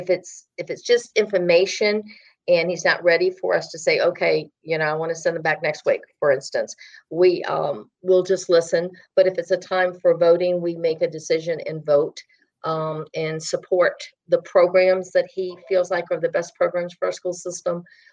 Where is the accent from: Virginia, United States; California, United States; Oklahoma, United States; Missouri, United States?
Virginia, United States; Kempsville; which is where I live and very close to where I grew up because I grew up in the Kempsville area.